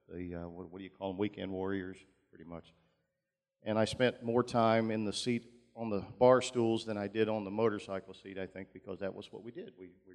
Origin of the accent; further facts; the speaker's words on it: Zanesville, Ohio, United States; I was born in Zanesville way back in February of 1960 to … both of Zanesville, and they still reside in Zanesville.